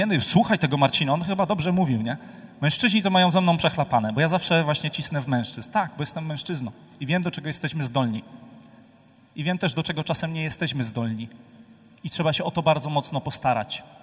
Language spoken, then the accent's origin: Polish; Silesian Voivodeship, Poland; bo ja pochodzę ze Śląska, tam śluby mamy o 11 na przykład, nie?